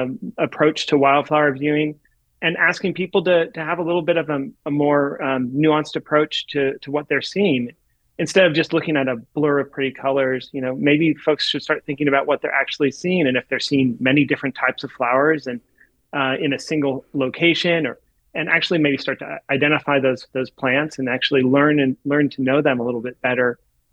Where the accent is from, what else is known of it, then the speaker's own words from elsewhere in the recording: California, United States; I grew up in the Bay Area, and I always used to remember the hills in the Bay Area, that they would green up in the spring.